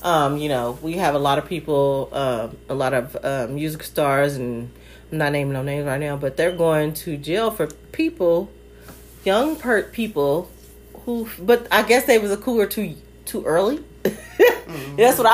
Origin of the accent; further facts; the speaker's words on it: Singapore; I'm Singaporean, right. Nigga. The fuck, you ain't listening to me? I'm from Singapore, bitch!